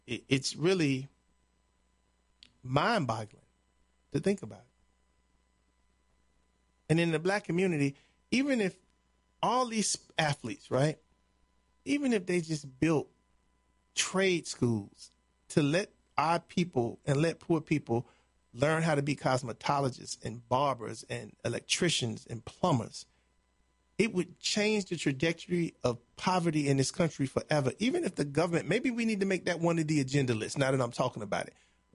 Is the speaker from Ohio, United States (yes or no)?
no; Chicago, Illinois, United States; The block I grew up on in Chicago was like that.